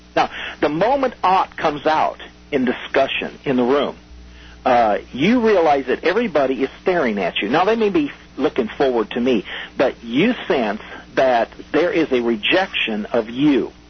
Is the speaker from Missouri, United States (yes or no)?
no; Nebraska, United States; I was raised in Nebraska, and during the 30s and 40s, a lot of farmers didn't know the power of taxes